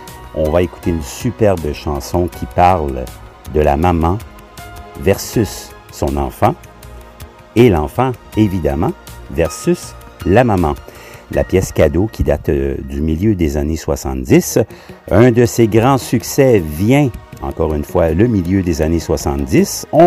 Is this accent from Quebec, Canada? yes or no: yes; Quebec, Canada; je suis Québécois et j'aimerais souhaiter une belle journée à nos amis francophones